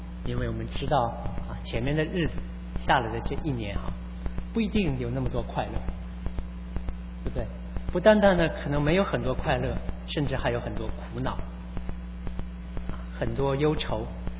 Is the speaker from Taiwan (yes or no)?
no; China; 今天是我们中国人的大年初一。